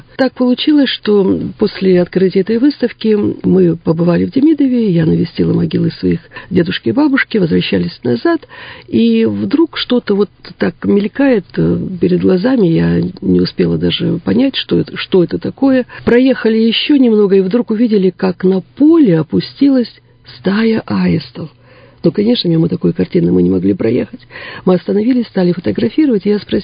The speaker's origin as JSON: {"language": "Russian", "town": "Irkutsk", "region": "Irkutsk Oblast", "country": "Russia", "said": "я имею смоленские корни. Так получилось, что я иркутянка в первом поколении."}